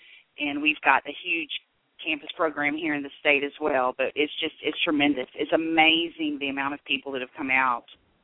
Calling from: Louisiana, United States; Hi, this is … I'm calling from Louisiana

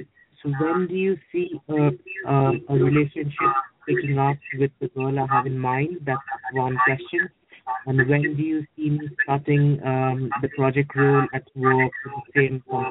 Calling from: South East England, United Kingdom; I'm calling from southeast of England.

